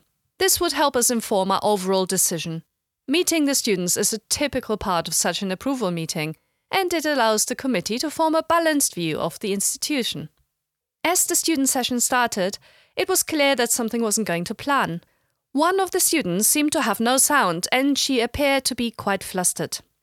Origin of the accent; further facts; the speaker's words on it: Germany; accent: German; English is a second language; now in United Kingdom; realized that I'm not a native speaker of English. I'm originally from Germany, and despite having lived in Britain for over 20 years, I have kept some of my accent.